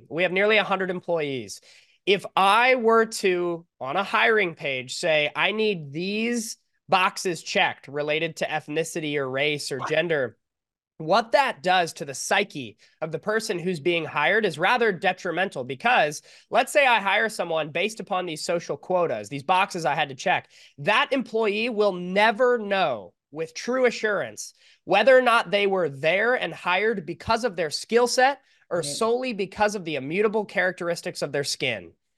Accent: California, United States; I'm from California.

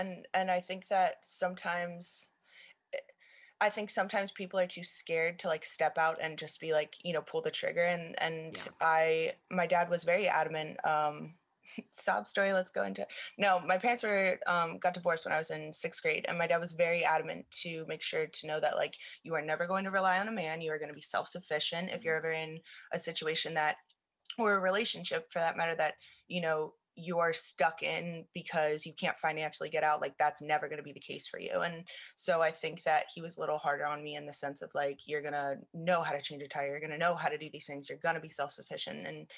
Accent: Lancaster, Pennsylvania, United States; now in West Chester, United States; I'm originally from Lancaster. I moved out to Westchester because I think it was 19

